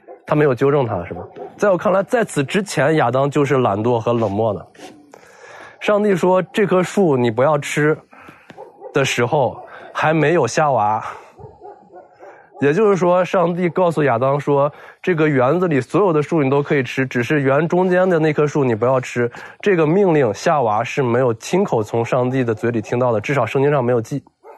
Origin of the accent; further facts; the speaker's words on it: China; 我们中国人说，有人在的地方就有江湖